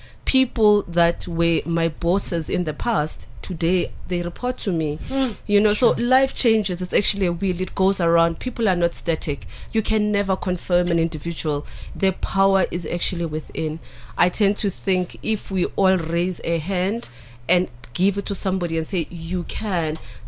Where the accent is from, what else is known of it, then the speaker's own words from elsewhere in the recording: Soweto, Gauteng, South Africa; I grew up in Soweto. I grew up as Zola. And I know many people, when they meet me, they never believe that I grew up as Zola, but I did. And I grew up in a family of 8 children. I'm one of the 8 with a single mom.